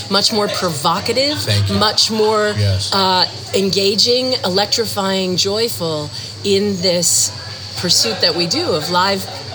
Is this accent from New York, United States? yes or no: no; Pennsylvania, United States; But, because I grew up in Pennsylvania.